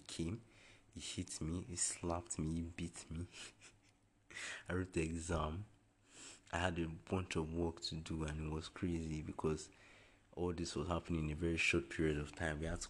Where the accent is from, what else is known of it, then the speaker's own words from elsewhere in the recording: Nigeria; Like, always hoping as a Nigerian, because that's like the only thing you have, right?